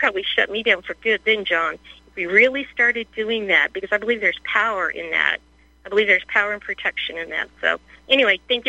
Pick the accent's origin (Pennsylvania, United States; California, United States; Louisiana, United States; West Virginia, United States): Louisiana, United States; New Orleans; I grew up in New Orleans, and there was a lot of experimentation going on in New Orleans.